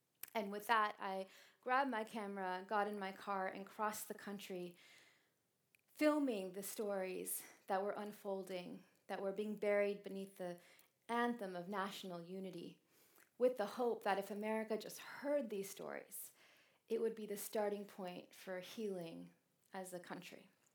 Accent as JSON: {"language": "English", "country": "United States", "said": "I didn't want to claim my place as an American whose country had become so afraid, or as a Sikh whose community was suddenly terrorized."}